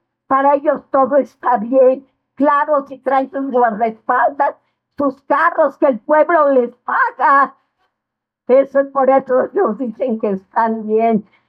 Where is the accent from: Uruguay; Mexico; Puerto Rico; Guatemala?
Mexico